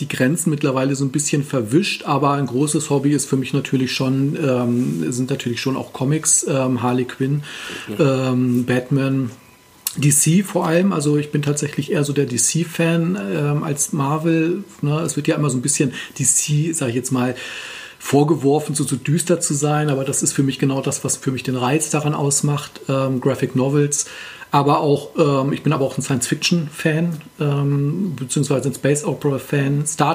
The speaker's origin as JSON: {"language": "German", "town": "Uelzen", "region": "Lower Saxony", "country": "Germany", "tie": "born or raised there", "moved": "as an adult", "lives_now": "Göttingen, Germany", "said": "Ja, also ich wurde vor jetzt genau oder also ziemlich genau 40 Jahren geboren in Uelzen, also in der Lüneburger Heide. Da komme ich ursprünglich her."}